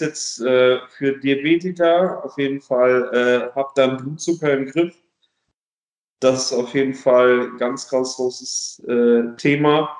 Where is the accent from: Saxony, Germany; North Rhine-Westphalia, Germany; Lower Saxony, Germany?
North Rhine-Westphalia, Germany; Leverkusen; ich komme ursprünglich aus Leverkusen, bin jetzt vor ein paar Jahren aber ins Schwabenland gezogen